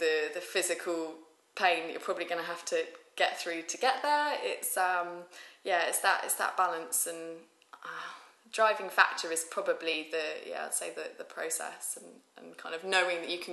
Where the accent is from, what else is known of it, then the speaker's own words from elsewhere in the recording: Falmouth, South West England, United Kingdom; moved away as an adult; also born or lived in Switzerland; now in London, United Kingdom; I'm from Falmouth in Cornwall, so I grew up there. Only moved to London sort of 5 years ago, having previously lived in the mountains in Switzerland for 3 years as well.